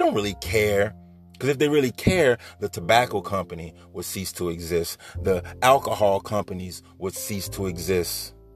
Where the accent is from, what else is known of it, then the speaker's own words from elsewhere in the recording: Bridge City, Louisiana, United States; also born or lived in Baton Rouge; but I was born right here in Louisiana. You know what I mean? Baton Rouge, Louisiana, to be exact. Moved to New Orleans as a child, raised in Bridge City. All I know is Louisiana